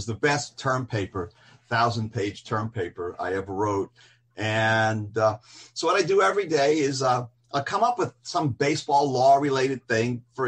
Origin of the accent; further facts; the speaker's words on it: Bellmore, New York, United States; This is where we grew up in Belmore.